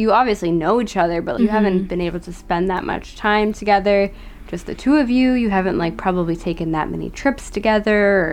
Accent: Boston, Massachusetts, United States; We're from Boston.

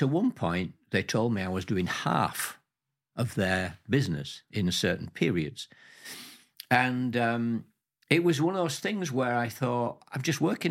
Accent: Yorkshire and the Humber, United Kingdom; because I was born and bred in Yorkshire. I was a real Yorkshireman, loved the countryside and so on.

